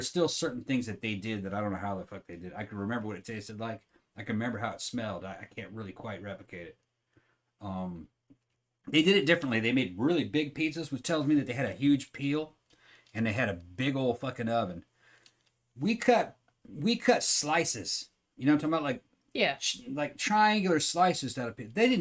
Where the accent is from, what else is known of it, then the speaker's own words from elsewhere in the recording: California, United States; some of the mom-pa pizzerias that I grew up with in California, man, were fantastic